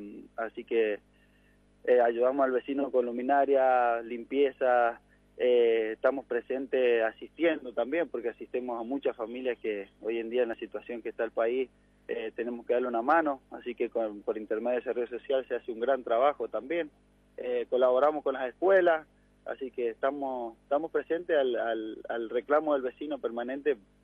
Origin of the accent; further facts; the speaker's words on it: Rama Caída, Mendoza, Argentina; Nosotros, gracias a Dios, somos nacidos y criados en Rama Caída y hemos disfrutado esta plaza de niños.